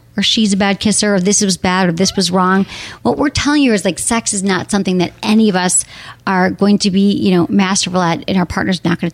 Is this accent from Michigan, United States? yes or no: yes; Michigan, United States; Liz, hello from my home state, Michigan